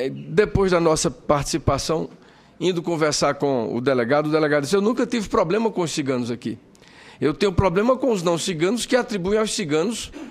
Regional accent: Paraíba, Brazil; um senador da minha terra, Paraíba

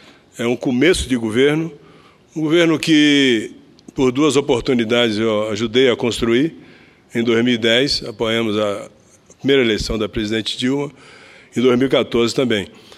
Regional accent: Brazil; Eu, como brasileiro, com sentimento de patriotismo

